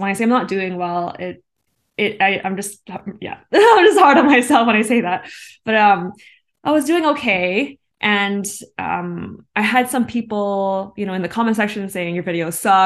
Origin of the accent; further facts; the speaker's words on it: Canada; For me as well, like being Asian Canadian, like I felt like I needed to show that we have a voice being Asian